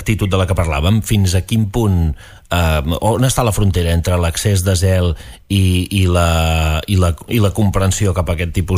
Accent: Pals, Catalonia, Spain; o potser és perquè jo sóc de Pals

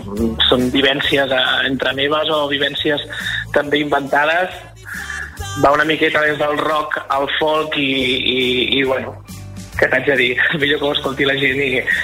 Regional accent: Palafrugell, Catalonia, Spain; Jo sóc de Palafrugell, correcte.

